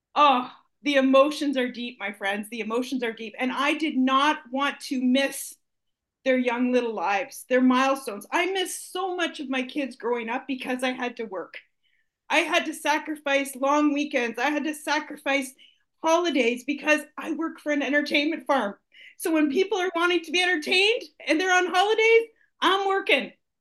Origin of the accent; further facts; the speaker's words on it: Canada; As a Canadian